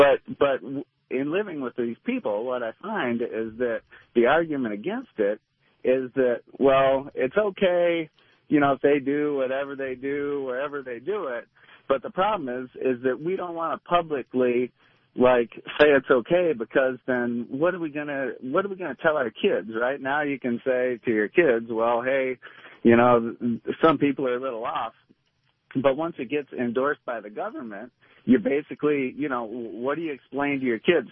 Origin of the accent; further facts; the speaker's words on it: Detroit, Michigan, United States; now in Carthage, United States; Well, I'm from Detroit originally, and I ended up moving to a town called Carthage, Illinois.